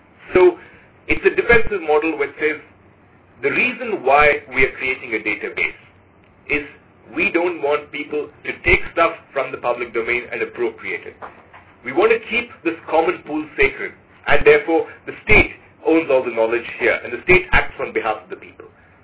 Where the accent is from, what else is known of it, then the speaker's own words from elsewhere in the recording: South Africa; if I, as a South African, would like to use some of this traditional knowledge commercially